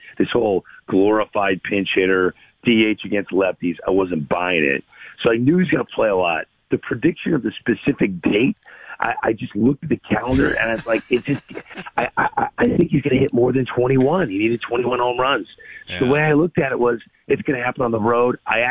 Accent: St. Louis, Missouri, United States; I'm from St. Louis, born and raised there.

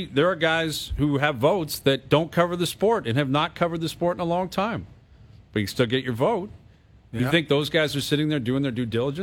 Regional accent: Canada; That's why when I look at Larry Walker, you know, as a Canadian and what he represents up here, I'd love to see him get in.

